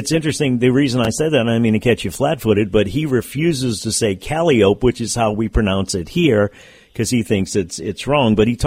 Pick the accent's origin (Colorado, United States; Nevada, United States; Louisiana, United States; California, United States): Louisiana, United States; New Orleans; Sometimes people think I'm from New York, and I know it's happened to other New Orleanians as well.